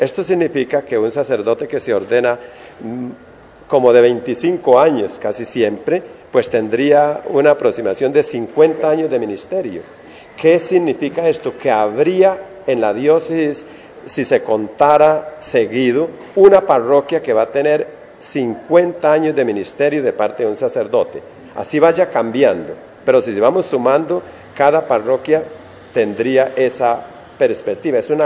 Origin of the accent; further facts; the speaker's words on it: Villanueva, Santander, Colombia; Yo soy oriundo de Villanueva, aquí cerquita a San Gil.